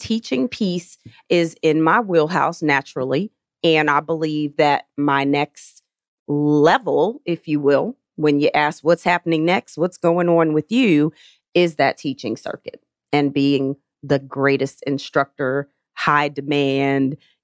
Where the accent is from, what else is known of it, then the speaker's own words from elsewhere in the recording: New Jersey, United States; And I wasn't taught that when I was growing up in New Jersey.